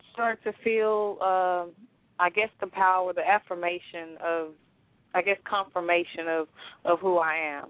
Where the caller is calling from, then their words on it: Dallas, Texas, United States; I'm calling from Dallas, Texas.